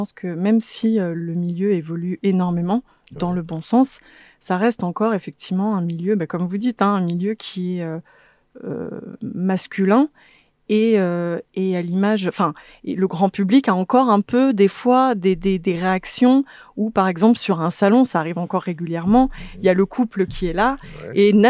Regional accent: Bourgogne-Franche-Comté, France; J'ai une maman qui est bourguignonne. Ouais. Et donc, j'ai été élevée au Bourgogne

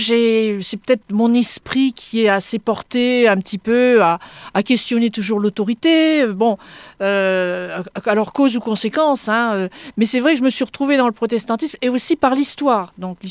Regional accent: Grand Est, France; born there; Je suis protestante Cévenol. Je suis née catholique dans la Champagne, mais je suis protestante Cévenol.

